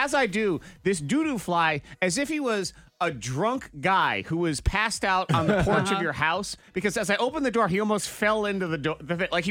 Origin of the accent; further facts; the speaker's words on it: New England, United States; growing up in New England